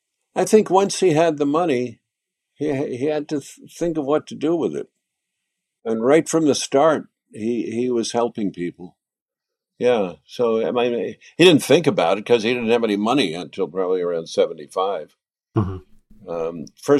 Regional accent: New York City, New York, United States; I've been into music really deeply since I grew up on Alan Freed in New York City.

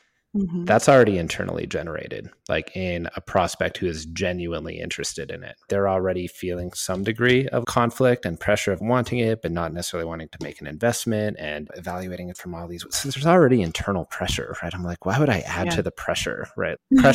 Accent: Canada; And I'm super Canadian and didn't want to correct people.

